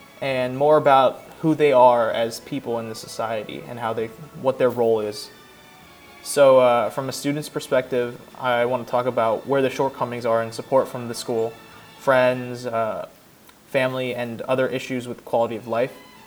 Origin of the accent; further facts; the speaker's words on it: California, United States; I was raised in California, so I face a drastic difference in culture right off the bat, coming to EA and Pennsylvania.